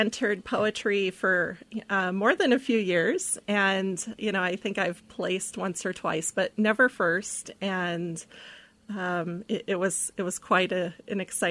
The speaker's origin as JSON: {"language": "English", "town": "Sitka", "region": "Alaska", "country": "United States", "said": "I'm from Sitka, Alaska."}